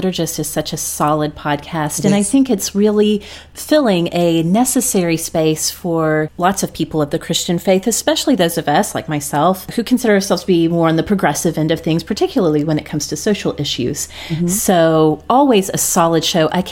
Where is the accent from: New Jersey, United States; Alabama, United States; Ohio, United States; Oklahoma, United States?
Oklahoma, United States; Well, growing up in Oklahoma, I have no idea what Reseda is.